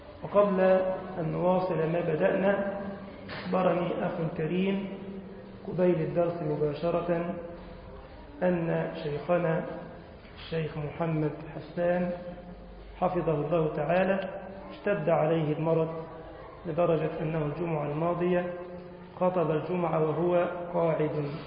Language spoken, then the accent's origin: Arabic; Egypt; اللهم أمن بلدنا مصر الفتن ما ظهر منها وما بطن